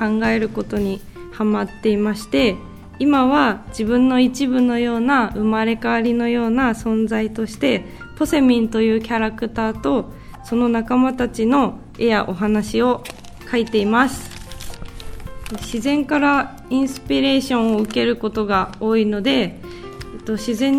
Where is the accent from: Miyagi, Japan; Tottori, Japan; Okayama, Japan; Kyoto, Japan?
Tottori, Japan; moved away as an adult; 出身は鳥取県なんですけど、大学進学を機に県外に出て、大学卒業してからは興味のある土地や人がいるところに移住する生活をしていました。